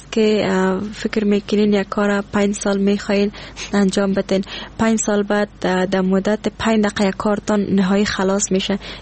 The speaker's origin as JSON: {"language": "Persian", "country": "Afghanistan", "said": "یگانه مشکلی که ما افغانا داریم همین شرایط است."}